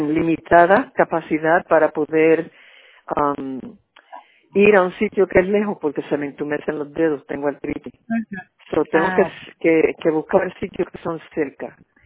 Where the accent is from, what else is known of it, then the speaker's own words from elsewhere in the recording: United States; yo soy nacida y criada en los Estados Unidos, amo los Estados Unidos, pero en realidad, como puertorriqueña